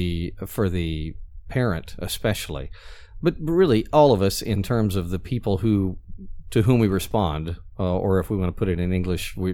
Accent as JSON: {"language": "English", "town": "Bethany", "region": "Oklahoma", "country": "United States", "tie": "born or raised there", "said": "I grew up in Bethany, Oklahoma."}